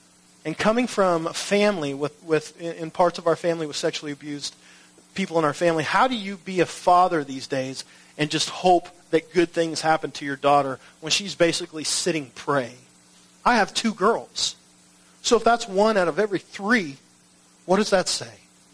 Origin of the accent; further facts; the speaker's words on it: Canada; now in United States; even though I'm a Canadian.